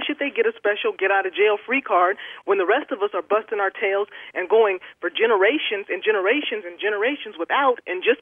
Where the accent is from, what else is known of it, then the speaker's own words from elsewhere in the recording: United States; But the truth of the matter is, as an American, I have a right, and I want you to uphold my right.